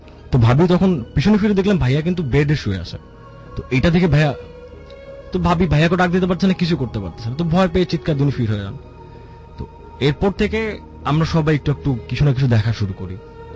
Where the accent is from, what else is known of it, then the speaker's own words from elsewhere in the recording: Dhaka, Dhaka Division, Bangladesh; I am from কাঠালবাগান।